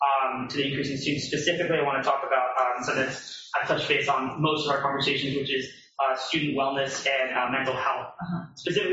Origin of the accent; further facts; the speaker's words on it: San Francisco, California, United States; On that point, I will also say I'm from San Francisco. I'm trying to move to New York City after graduation.